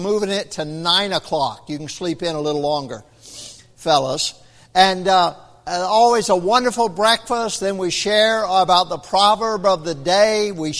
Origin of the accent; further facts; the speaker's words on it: the South, United States; And, you know, I'm from the South. I got a little rebel in me.